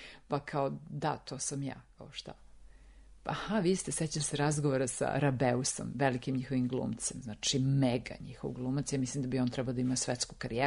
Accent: Serbia

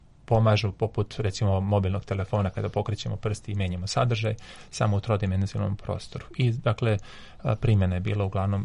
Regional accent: Inđija, Vojvodina, Serbia; ja sam rodom iz Indije, tu se dosta vozilo bicikla, naročito u vremenu mog detinjstva, otac i majka. A onda kad sam otišao u Belgiju

